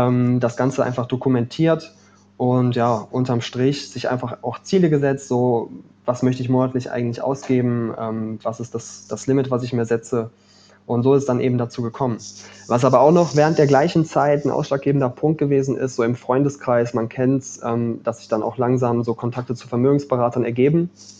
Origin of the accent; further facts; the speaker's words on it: Cologne, North Rhine-Westphalia, Germany; born there; Ich bin 26, komme gebürtig aus Köln. Und was habe ich gemacht? Also ich habe in Köln BWL studiert, im Bachelor, bin dann nach Aachen gewechselt